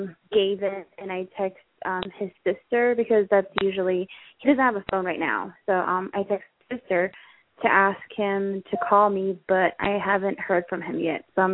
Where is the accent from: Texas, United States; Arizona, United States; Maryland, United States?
Arizona, United States; I'm from Arizona.